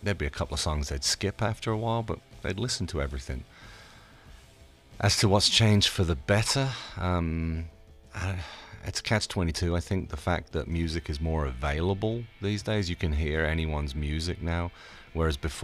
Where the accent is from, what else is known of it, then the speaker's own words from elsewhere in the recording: England, United Kingdom; I grew up in England as well, so the music scene was a little weirder to America